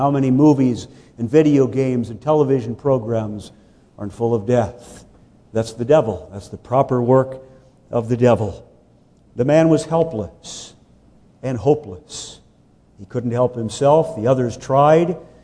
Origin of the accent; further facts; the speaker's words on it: California, United States; A few years ago, we visited my hometown in California.